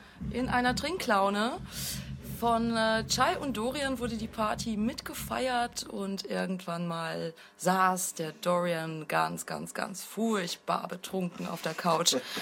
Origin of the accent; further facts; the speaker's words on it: Bochum, North Rhine-Westphalia, Germany; Ich komme aus dem Herzen von Bochum.